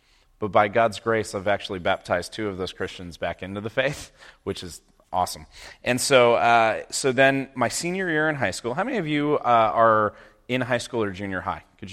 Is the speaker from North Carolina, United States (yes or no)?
no; Santa Clara, California, United States; I get a phone call from my best friend who I grew up with in Santa Clara.